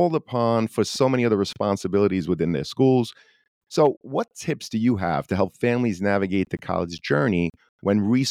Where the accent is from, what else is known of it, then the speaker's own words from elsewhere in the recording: New York City, New York, United States; now in Long Island, United States; So I grew up in the Bensonhurst area of Brooklyn, and my wife and I now live on Long Island.